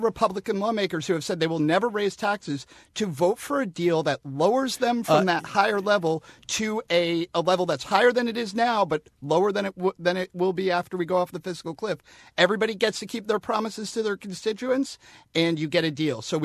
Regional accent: New York City, New York, United States; I grew up in New York City, and we had wonderful donut shops growing up.

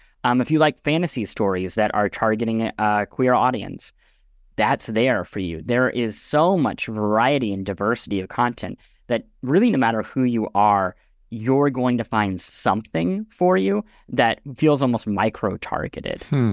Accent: Midwest, United States; I grew up in the Midwest. My access to anime was maybe I went to Sam Goody, which is a store people probably don't remember anymore.

